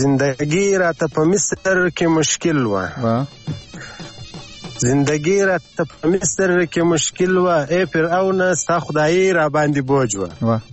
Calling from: Loralai, Balochistan, Pakistan; خبرې کوم د لورلای څخه

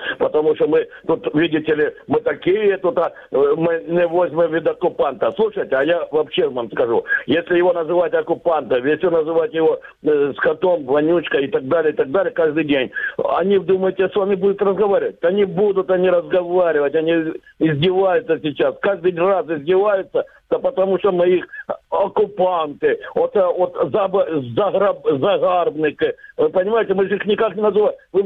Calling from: Luhansk Oblast, Ukraine; Луганская область.

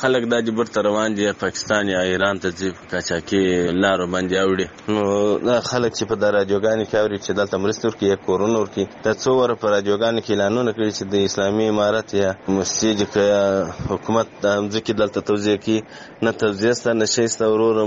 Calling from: Kandahar, Afghanistan; also born or lived in Pakistan; د کندهار سره ستا سره په تماس کې یم. وروره دغه اته میاشتې نه میاشتې کېږي چې موږ مهاجر د پاکستان څخه راغلي یو.

